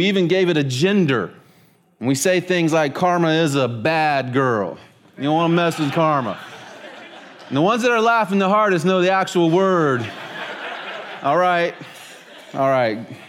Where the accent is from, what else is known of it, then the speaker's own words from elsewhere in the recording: Florida, United States; I'm not Canadian. I love Canada, but I'm not Canadian. I'm a Floridian. I'm American.